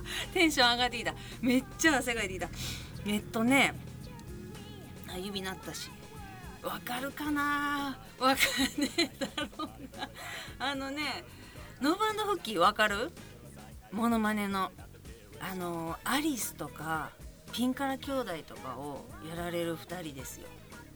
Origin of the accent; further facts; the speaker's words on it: Kansai, Japan; 関西人やからなんかおもろい漫才知ってんのかみたいな感じでふっかけてきやがって